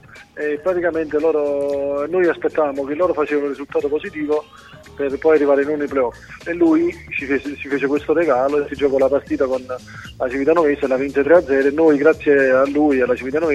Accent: Naples, Campania, Italy; anche comunque io sono napoletano, quindi sono tifoso

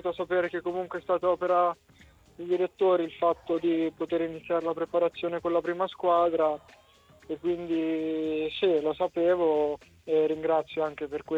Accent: Ancona, Marche, Italy; siamo tutti di Ancona

